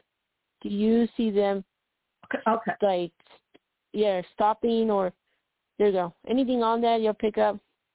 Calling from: Colorado, United States; from Colorado.

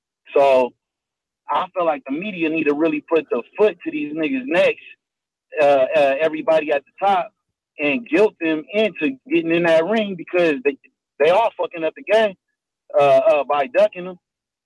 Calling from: Pomona, California, United States; I'm the first time caller. I'm calling from Pomona, California.

